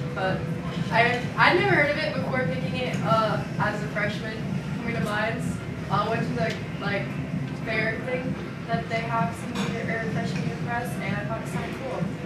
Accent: Madison, South Dakota, United States; I'm from Madison, South Dakota. I'm a senior

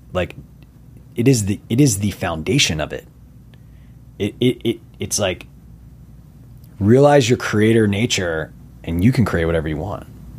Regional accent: Doylestown, Pennsylvania, United States; I'm from Doylestown, Pennsylvania. I went to Princeton University.

